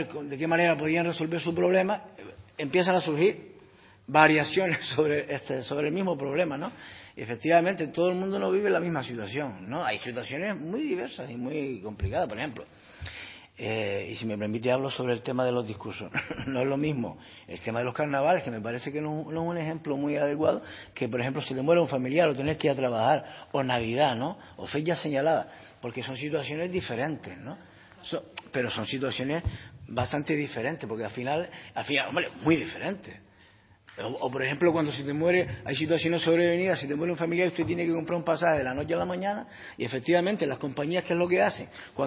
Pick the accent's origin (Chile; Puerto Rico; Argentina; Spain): Spain; Las Palmas, Canary Islands; now in Tenerife, Spain; a muchos canarios nos ha pasado. Venimos de Las Palmas a Tenerife a estudiar, pues aquí nos quedamos